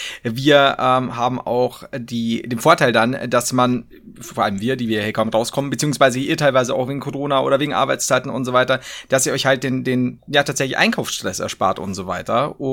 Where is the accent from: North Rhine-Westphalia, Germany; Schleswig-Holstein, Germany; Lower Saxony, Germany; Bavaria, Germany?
Bavaria, Germany; Regensburg; Das ist tatsächlich bei uns in Regensburg gar nicht so, also ich merke, du bist eher so ein mit Automaten groß gewordener junger Mann.